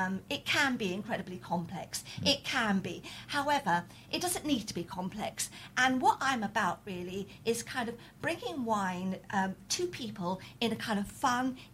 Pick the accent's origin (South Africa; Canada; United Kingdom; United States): United Kingdom; London; And I come from South London, South West London. But I was living in West London at the time.